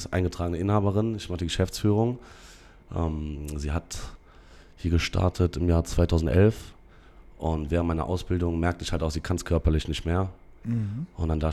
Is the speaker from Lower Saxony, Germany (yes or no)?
no; Bonn, North Rhine-Westphalia, Germany; Ich bin in der Kuhl aufgewachsen, quasi die alte Altstadt in Bonn.